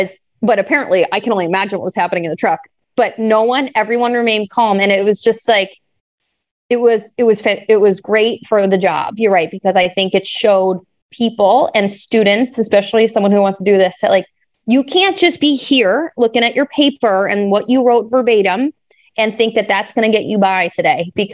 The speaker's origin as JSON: {"language": "English", "region": "Minnesota", "country": "United States", "said": "And I'm from Minnesota, like, hockey, I get it. Like, college football, not so much in Minnesota."}